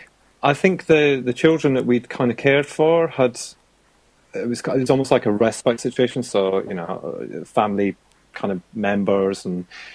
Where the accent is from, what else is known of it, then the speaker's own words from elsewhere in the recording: Scotland, United Kingdom; now in England, United Kingdom; I'm 21, mm-hmm. And I'm originally from Scotland, actually